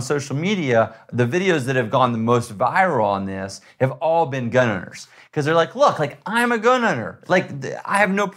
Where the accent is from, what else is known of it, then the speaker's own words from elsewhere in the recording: Texas, United States; I mean, I grew up in Texas hunting.